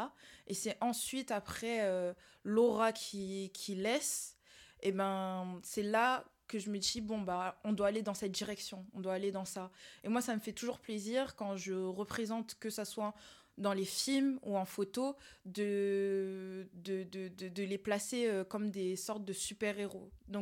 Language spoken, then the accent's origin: French; Marseille, Provence-Alpes-Côte d'Azur, France; now in Lyon, France; Moi, quand j'étais à l'école à Lyon, donc du coup, je me sentais très seule, loin de ma famille parce que je viens de Marseille.